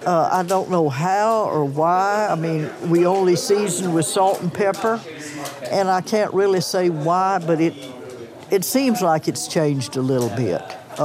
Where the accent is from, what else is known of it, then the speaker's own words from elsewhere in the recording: Lexington, Texas, United States; born there; April the 21st, 1935, I was born here in Lexington.